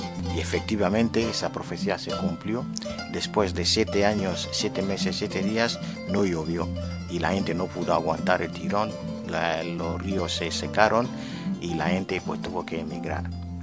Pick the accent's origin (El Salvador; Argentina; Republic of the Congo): Republic of the Congo; del Congo, bueno, soy del Congo, de la República del Congo, no de la República Democrática del Congo